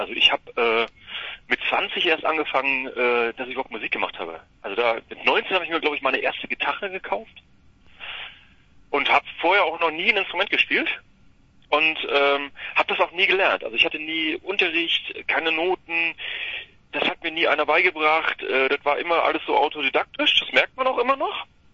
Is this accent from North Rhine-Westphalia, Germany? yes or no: no; Bernburg, Saxony-Anhalt, Germany; now in Hanover, Germany; Ich komme aus Bernburg, oder wenn man von dort kommt, dann sagt man Bernburg. Also Sachsen-Anhalt, Osten. Ja, Osten, wenn du es Osten nennen möchtest.